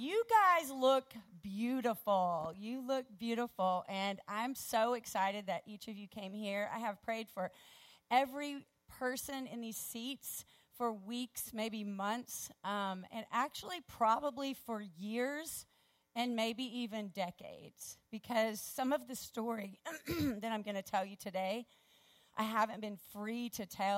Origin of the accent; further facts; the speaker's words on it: Oklahoma, United States; So we're all from Oklahoma. We're Okies.